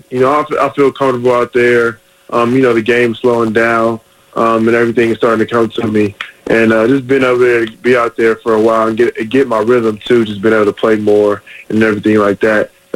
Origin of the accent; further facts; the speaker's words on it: Columbus, Ohio, United States; born there; I mean, I grew up an Ohio State fan. I was born in Ohio State, you know, hospital and everything.